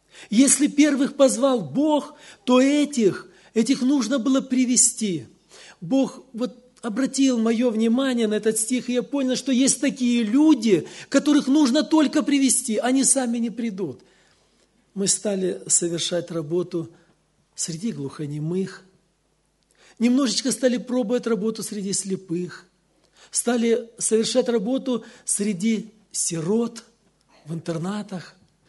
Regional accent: Kurganinsk, Krasnodar Krai, Russia; Я приехал из России, город Курганинск, Краснодарский край, там совершаю служение.

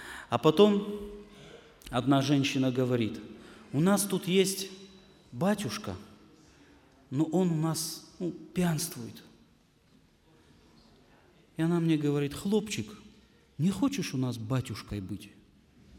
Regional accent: North Ossetia–Alania, Russia; мы простые люди. Правда, мы приехали из Северной Осетии

